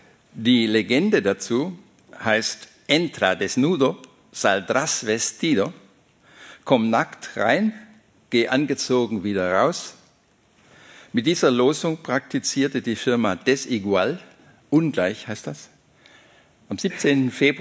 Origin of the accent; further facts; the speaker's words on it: Swabia, Germany; als Schwabe liebt man das eigentlich nicht und ist doch sehr ruppig gleichzeitig